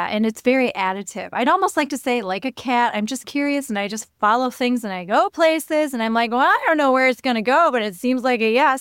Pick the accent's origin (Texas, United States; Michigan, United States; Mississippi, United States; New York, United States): Michigan, United States; Yes, I was born outside of the United States, but then I lived for the next years of my life in West Michigan.